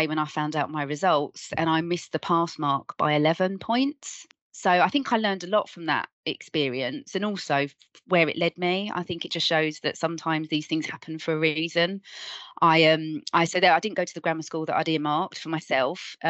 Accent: Sidcup, London, United Kingdom; born there; I was born in Kent in a place called Sidcup. So just a little bit of background. I'm mixed race.

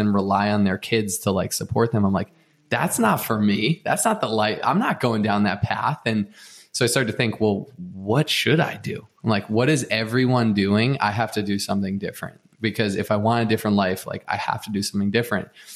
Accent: Boston, Massachusetts, United States; also born or lived in California; I was born out here in California. You know, Sandy and I were baby best friends, but I grew up from two on in the Northeast of the US, or in the Boston area.

